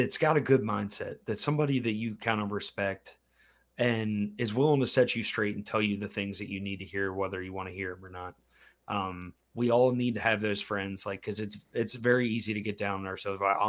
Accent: Maryland, United States; we're growing up in Maryland where we had 3 buck tags

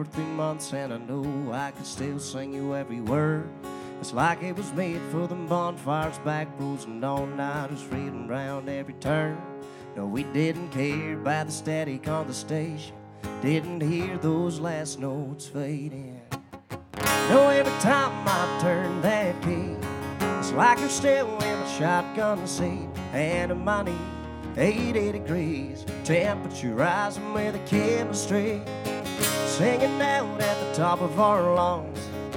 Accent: Scotland, United Kingdom; As you can probably tell, I'm not from around here. I'm from Scotland

